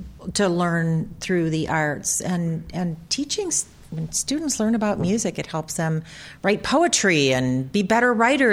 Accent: Michigan, United States; I grew up outside of Detroit, and we go down to the Detroit Institute of Arts, and this was amazing.

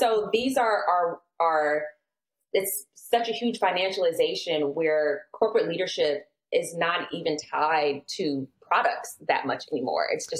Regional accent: Atlanta, Georgia, United States; I grew up in Atlanta.

